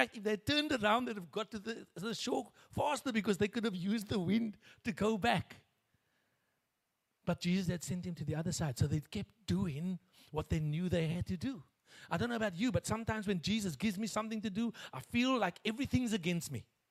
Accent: Cape Town, Western Cape, South Africa; we are all from Cape Town, but we don't all sound the same.

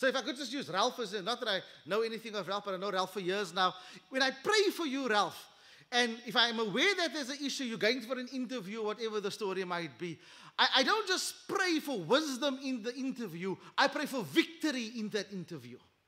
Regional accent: Athlone, Westmeath, Ireland; I'm a product. I'm a man from Galilee. I grew up just down the road in Athlone.

